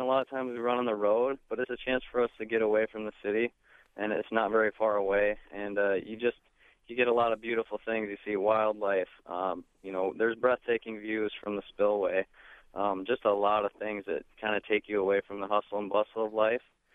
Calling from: North Liberty, Iowa, United States; Hi there. I'm from North Liberty, Iowa.

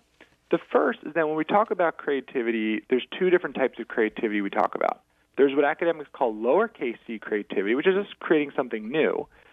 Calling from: Washington, District of Columbia, United States; I'm calling in from wonderful Washington, D.C.

